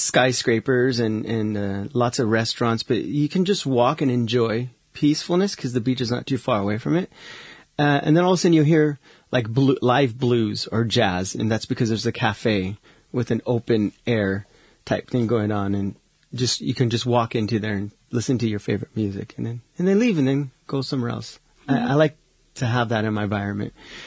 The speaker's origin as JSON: {"language": "English", "region": "West Coast", "country": "United States", "said": "I was like, because I'm from the West Coast, so we all look at the beach the entire time and watch the sunset."}